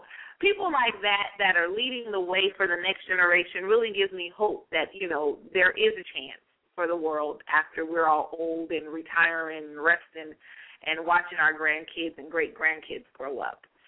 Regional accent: Stockton, California, United States; She's from my hometown, Stockton, California.

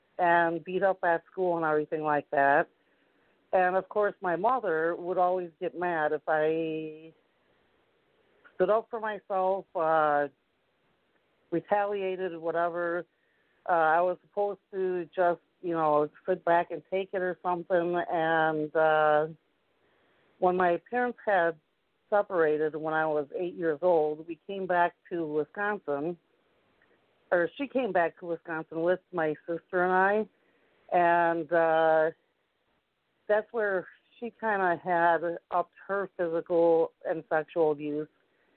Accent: Japan; a little background is that I was born in Japan, and I had dual citizenship at one time

